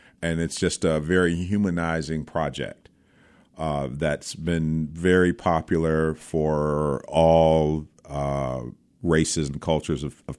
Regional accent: Muskegon, Michigan, United States; also born or lived in Grand Rapids; I was born in Muskegon, Michigan, and grew up between Muskegon and Grand Rapids, Michigan.

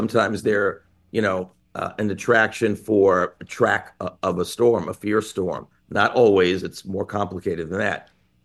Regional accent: Bronx, New York, United States; I'm not a native New Englander. I grew up in the Bronx, New York

